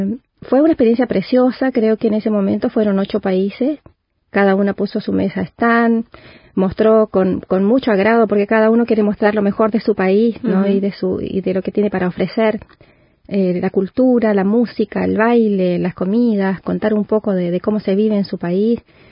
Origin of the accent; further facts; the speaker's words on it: Chile; now in Uruguay; Sí, soy chilena junto a toda mi familia. Somos chilenos, muy chilenos.